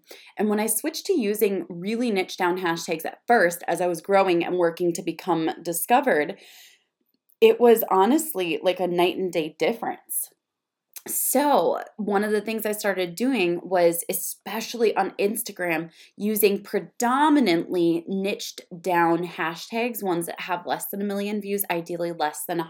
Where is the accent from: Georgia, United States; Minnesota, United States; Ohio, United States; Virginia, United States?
Minnesota, United States; And by the way, I know I say hashtags funny because I'm from Minnesota, so it's tag instead